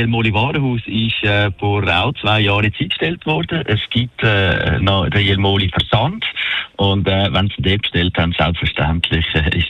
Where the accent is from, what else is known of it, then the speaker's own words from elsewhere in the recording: Zurich, Switzerland; born there; ich bin in Zürich geboren.